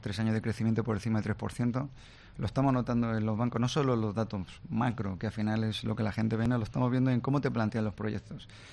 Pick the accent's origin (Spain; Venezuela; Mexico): Spain; tenemos que pensar como españoles